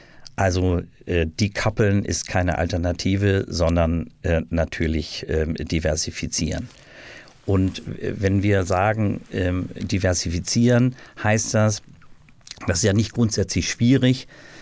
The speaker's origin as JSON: {"language": "German", "country": "Germany"}